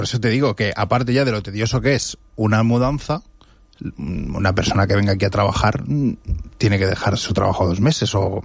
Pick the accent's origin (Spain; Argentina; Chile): Spain; Benidorm, Valencian Community; born there; yo soy nacido aquí en Benidorm y, bueno, pues desde los 18 la universidad hasta los 29 que volví y llevo viviendo desde 2019 en Benidorm, en casa de mi madre